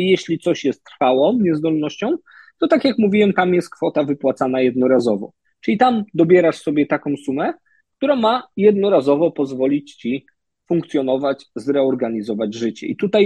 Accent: Pomeranian Voivodeship, Poland; ja akurat jestem z Trójmiasta

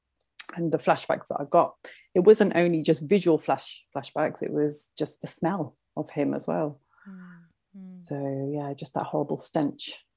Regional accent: Coventry, West Midlands, United Kingdom; born there; Yeah, I was born in Coventry.

